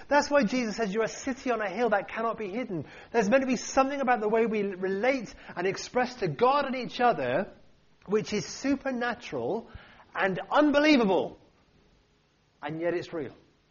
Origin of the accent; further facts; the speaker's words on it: United Kingdom; We're too self-effacing, we're too British, and quite frankly, too ignorant on this point.